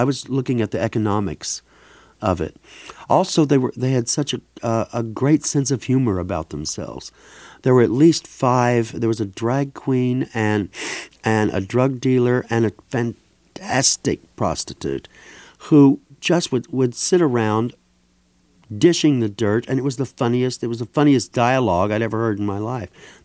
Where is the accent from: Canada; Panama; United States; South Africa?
United States; Lebanon, Missouri; born there; Yeah, I was born in Lebanon.